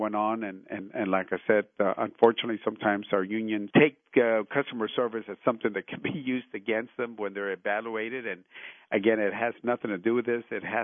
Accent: Laredo, Texas, United States; who is working on a international bridge, let's say Laredo, Texas, which is my hometown

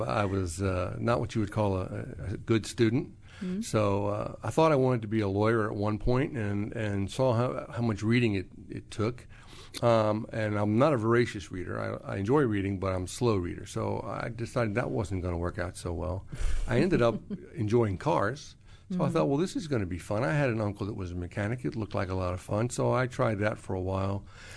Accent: Virginia, United States; I grew up here in Northern Virginia.

